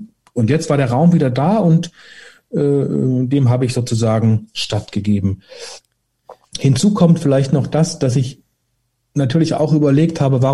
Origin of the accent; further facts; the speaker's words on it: Germany; Ich komme ja aus der DDR